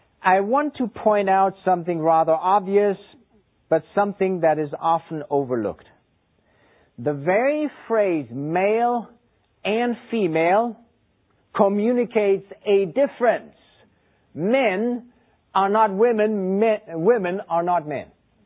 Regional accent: Texas, United States; My three-quarter-ton pickup, I told you I'm from Texas.

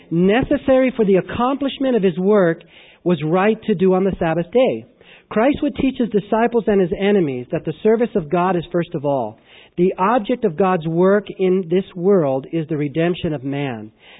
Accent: Glendale, California, United States; And in L.A., where I grew up in Glendale, I was really blessed in that there were some botanical gardens around us.

